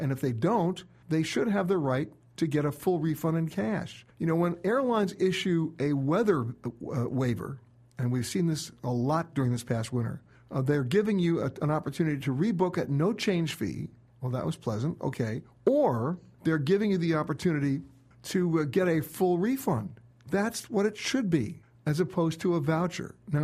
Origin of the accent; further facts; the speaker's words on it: New York, United States; because I'm an East Coaster. I'm a New Yorker.